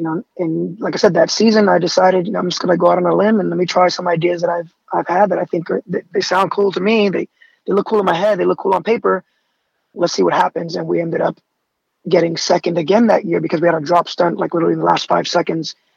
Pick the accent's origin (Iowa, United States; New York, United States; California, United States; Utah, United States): New York, United States; New York City; And for me, growing up in the Bronx and having, a single mom and divorced parents and, addictions in my family